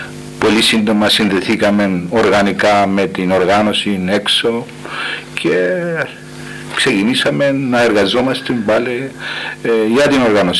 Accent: Asha, Famagusta District, Cyprus; η πρώτη ημέρα που με συλλάβαν στο χωριό μου την Άσια με μετέφεραν έξω από το χωριό

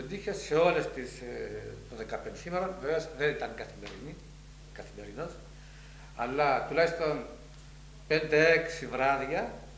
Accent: Filia, Nicosia District, Cyprus; εναντίον αστυνομικής περιπόλου μέσα στο χωριό μου, στη Φιλιά

